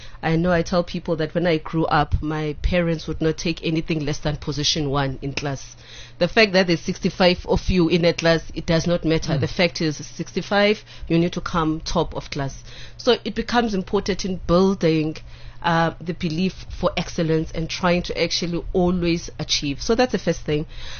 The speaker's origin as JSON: {"language": "English", "town": "Soweto", "region": "Gauteng", "country": "South Africa", "tie": "born or raised there", "said": "I grew up in Soweto."}